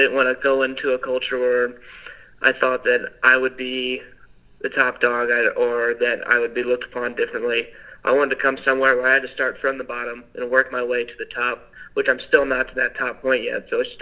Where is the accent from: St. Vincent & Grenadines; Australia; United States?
United States; Evansville, Indiana; So I'm from Evansville, Indiana. It's right there on the border of Kentucky, southwest part of the state. And I grew up, my family's a bunch of farmers.